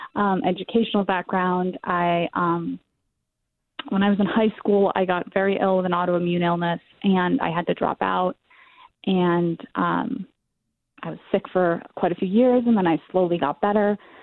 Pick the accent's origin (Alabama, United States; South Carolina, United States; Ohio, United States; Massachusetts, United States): Massachusetts, United States; Lexington; I grew up in Lexington, and it was local to Lexington. It was in Bedford, Massachusetts.